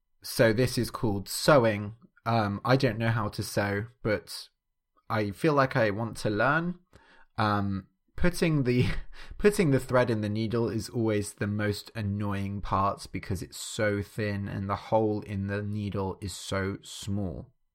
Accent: England, United Kingdom; So growing up in England, I grew up Christian.

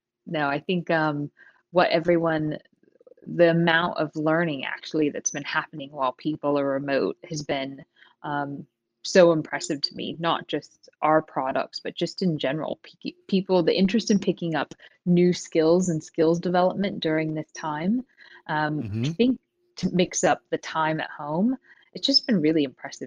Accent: Lompoc, California, United States; born there; I was born in Lompoc.

